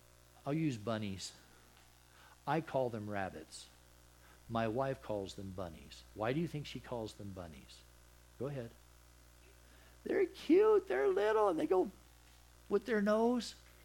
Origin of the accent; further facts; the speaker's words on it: Texas, United States; I'm from Texas, man. I love hats.